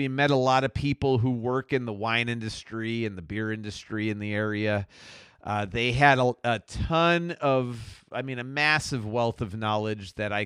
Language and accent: English; Chicago, Illinois, United States; accent: Chicago; So they caught me twice with my Chicago accent, you know